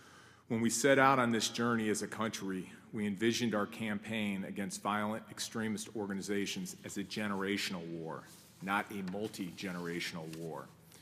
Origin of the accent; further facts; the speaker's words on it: Iowa, United States; am now a citizen of the Commonwealth, but when people ask me where I'm from, I proudly say that I'm from Iowa.